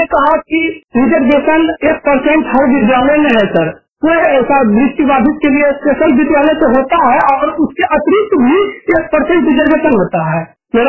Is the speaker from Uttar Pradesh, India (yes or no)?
no; Munger, Bihar, India; now in Kota, India; मेरा उम्र जो है 25 बरस है। डेट ऑफ बर्थ 10/11/1995 और मैं मुंगेर बिहार से बिलोंग करता हूँ और मैं अभी तो मैं ड्यूटी कर रहा हूँ कोटा में, कोटा राजस्थान में। मैं हैदराबाद हूँ और मैं पढ़ाई बिहार से ही किया, भागलपुर जिला से।